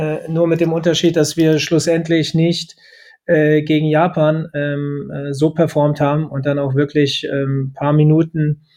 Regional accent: Frankfurt, Hesse, Germany; Ich bin ein Frankfurter Junge, ein Frankfurter Bub, wie wir in Frankfurt sagen. Bin dort groß geworden

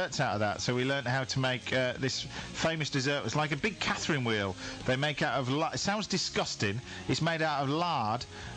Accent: Yorkshire and the Humber, United Kingdom; I'm a Yorkshireman

